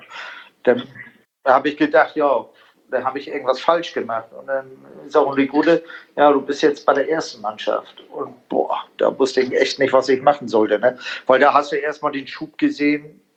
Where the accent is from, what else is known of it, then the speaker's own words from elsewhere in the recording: Italy; accent: Hamburg; Ich sage, ich bin ja auch ein Italiener.